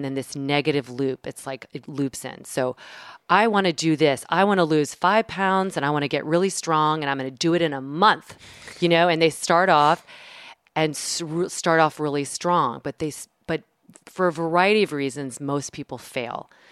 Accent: the South, United States; I say it so much because I'm from the South and it's like, Giddy Up.

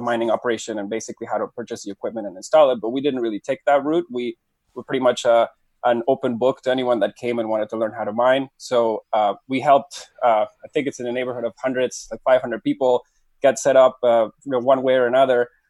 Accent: Venezuela; now in Canada; I'm from Venezuela and now based in Canada. I have been in Venezuela. My whole family was still very much in Venezuela until a couple of years ago.

